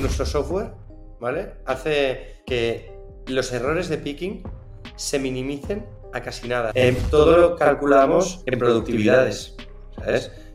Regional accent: Barcelona, Catalonia, Spain; also born or lived in Brazil; es bastante obvio que soy catalán, he nacido en Barcelona y me he criado siempre aquí.

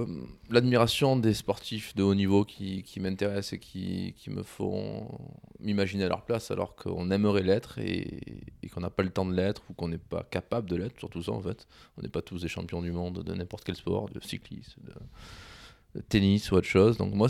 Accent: Provence-Alpes-Côte d'Azur, France; D'où viens-tu? Je suis des Basses-Alpes.

